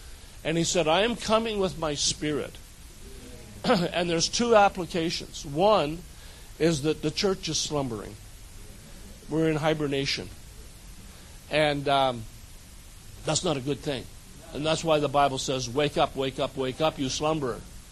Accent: Kelowna, British Columbia, Canada; We're from a little city called Kelowna, British Columbia, which is in Western Canada.

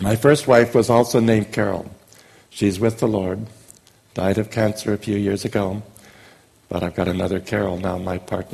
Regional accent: Canada; now in United States; because I was born in Canada, I do not consider trips to Canada as international ministry. That's just going back to my original home. I have dual citizenship in Canada and the U.S.

